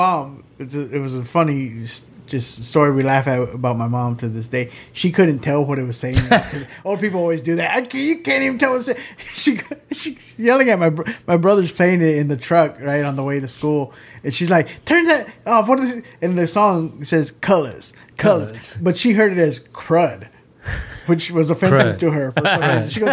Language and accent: English; Corpus Christi, Texas, United States; And then I'll also be in Corpus Christi, my hometown, at Mesquite Street Comedy Club downtown on the 11th of February